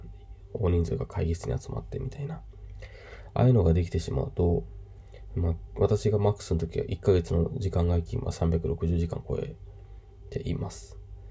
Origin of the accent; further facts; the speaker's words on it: Yamanashi, Japan; 私の地元の山梨とかのニュースでもあったんですけど